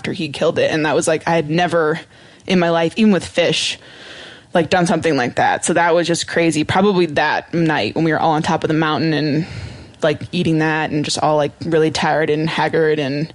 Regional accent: Montana, United States; I grew up in Montana, and I wanted to be a veterinarian.

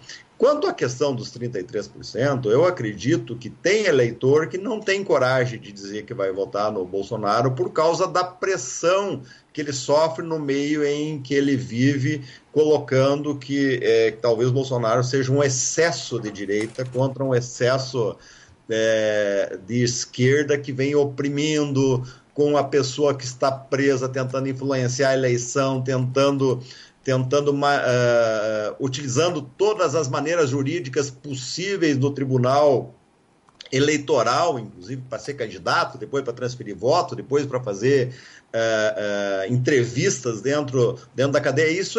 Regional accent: Passo Fundo, Rio Grande do Sul, Brazil; eu venho lá do Rio Grande do Sul, meu segundo grau, primeiro grau foi lá em Passo Fundo

